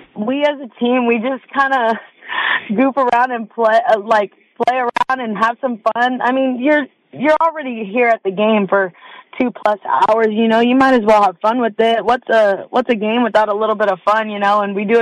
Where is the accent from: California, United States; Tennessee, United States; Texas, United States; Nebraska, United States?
Texas, United States; San Antonio; I'm from San Antonio, obviously, so I got to represent the South, but also I'm a proud Latina and Mexican, so I got to represent my culture too